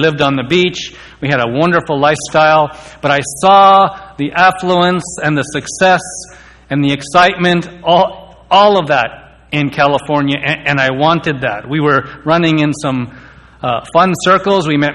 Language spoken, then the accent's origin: English; Canada; also born or lived in New Delhi, India; born in New Delhi, India. And my family is from a Hindu background. And when I was about a year old, it was my mom and dad and my older brother. We moved to Canada. And that's where we settled.